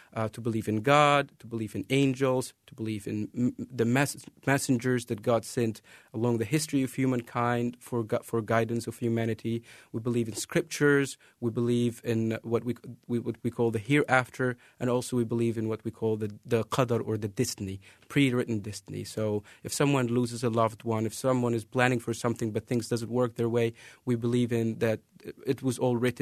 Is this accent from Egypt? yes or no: yes; Cairo, Cairo Governorate, Egypt; moved away as an adult; now in Cedar Rapids, United States; Well, I grew up in Egypt, between Cairo and southern Egypt, and moved here about 4 years ago with my wife